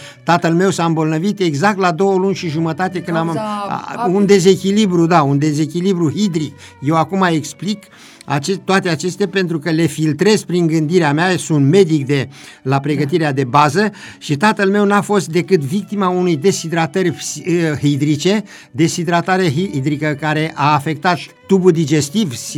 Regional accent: Ilovăț, Mehedinți County, Romania; cel puțin din partea locului de unde sunt eu, din comuna Ilovăț, fostul raion Turnul Severin, județul Mehedinț

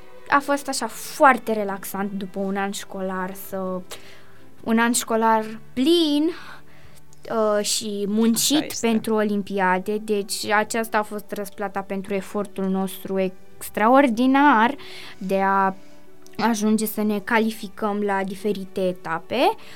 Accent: Romania; noi suntem mândri că suntem români

